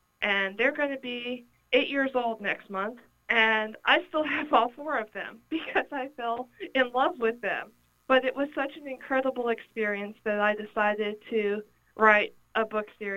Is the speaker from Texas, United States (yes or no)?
yes; Plano, Texas, United States; I grew up in Plano, Texas, and have been an animal lover all my life.